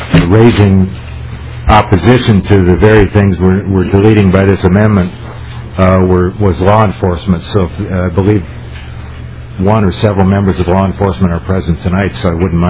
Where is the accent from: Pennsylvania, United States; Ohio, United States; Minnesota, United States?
Minnesota, United States; I guess it's my thought as a Minnesotan